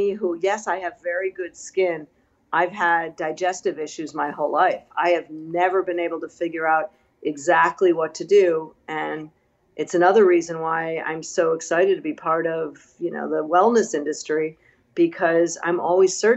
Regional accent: Chicago, Illinois, United States; now in New York, United States; growing up in Chicago in the suburbs, I was not a health nut.

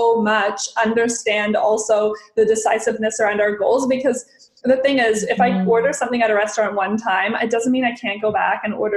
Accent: Canada; So for me, I can stay for 1 year, 6 months being Canadian

